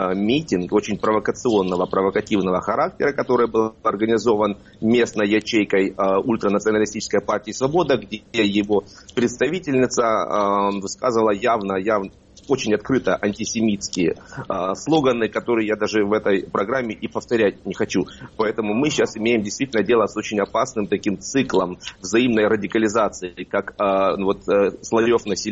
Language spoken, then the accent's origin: Russian; Donbas, Ukraine; Я сам выходил из Донбасса